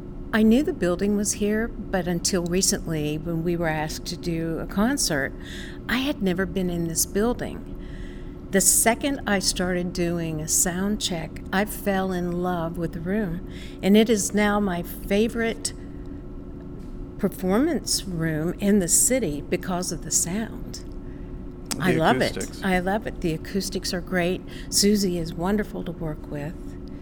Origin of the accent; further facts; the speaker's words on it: Princeton, West Virginia, United States; I'm originally from Princeton, West Virginia.